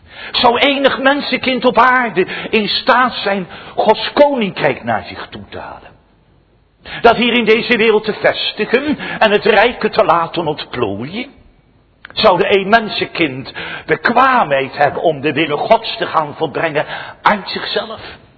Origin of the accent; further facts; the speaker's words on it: Scheveningen, South Holland, Netherlands; als kind, ik ben opgevoed in Scheveningen.